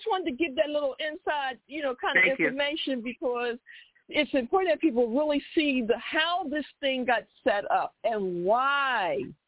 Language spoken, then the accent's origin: English; Philadelphia, Pennsylvania, United States; I'm from Philly, y'all.